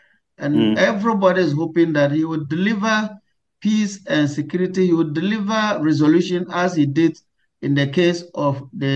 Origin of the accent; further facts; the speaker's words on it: Tumu, Upper West, Ghana; Tumu is my hometown, so I know that place very well. It's only 18 miles into Burkina Faso.